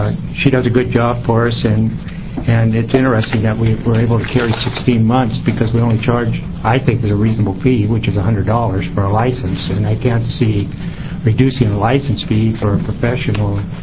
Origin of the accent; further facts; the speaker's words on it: Woodburn, United States; I'm a practitioner from Woodburn.